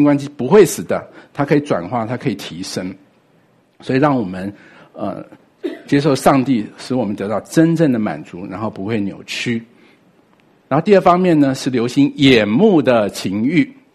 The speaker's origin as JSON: {"language": "Chinese", "country": "Taiwan", "said": "我们从台湾来看他好多年没见面了"}